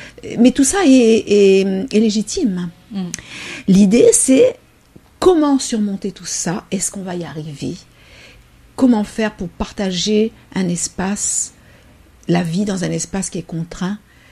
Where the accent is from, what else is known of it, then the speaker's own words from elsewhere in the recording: Réunion; Donc moi je suis réunionnaise, je suis comme tout le monde, j'ai beaucoup de peurs aussi.